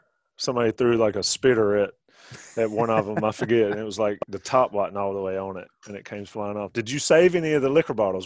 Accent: Johnston County, United States; I'm from Johnston County. Anybody that's ever tailgated with me knows what we bring.

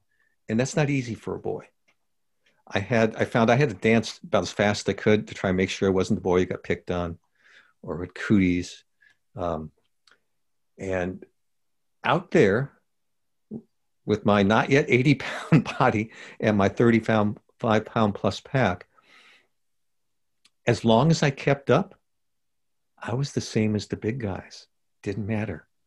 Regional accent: Culver City, California, United States; Culver City, home of Fox Studios and MGM, back within blocks where they had the movie lots. There's even still some bean fields back then. It's West Los Angeles, for those of you who don't know.

